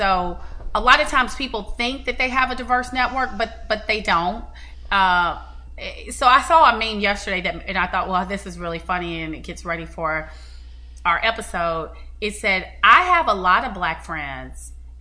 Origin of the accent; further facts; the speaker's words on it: East Coast, United States; I'm from the East Coast